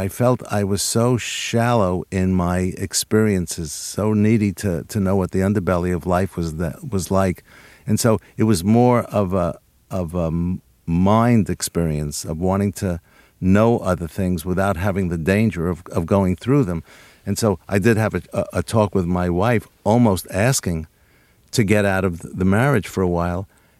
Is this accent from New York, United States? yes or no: yes; New York, United States; born or raised there